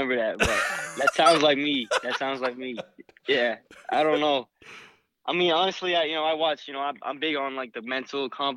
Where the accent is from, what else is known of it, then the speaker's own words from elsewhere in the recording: East Coast, United States; I'm from the East Coast. You know, it's normal.